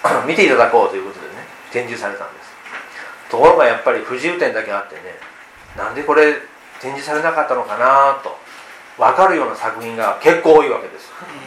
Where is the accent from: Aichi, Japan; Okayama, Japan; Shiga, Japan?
Okayama, Japan; 昨日はふるさとの岡山ね、